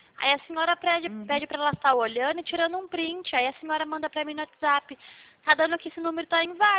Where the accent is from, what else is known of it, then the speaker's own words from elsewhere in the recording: Pirassununga, São Paulo, Brazil; Sou de Pirassununga, interior de São Paulo.